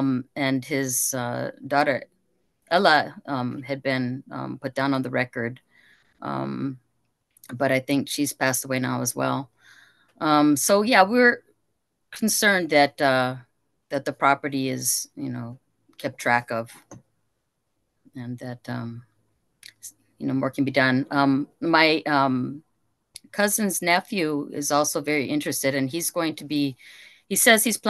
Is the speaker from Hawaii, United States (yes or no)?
yes; Hawaii, United States; now in Los Angeles, United States; our roots are from, is from the Big Island. I was born and raised in Oahu, but then I also lived on the mainland and now I've been in LA and that's where I am for a long time.